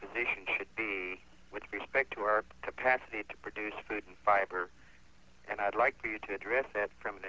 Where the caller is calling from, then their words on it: Hillsboro, Kansas, United States; Kansas, Hillsboro, Kansas.